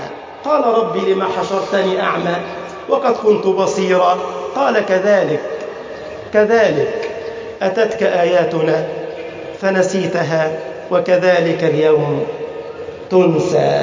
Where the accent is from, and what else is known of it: Egypt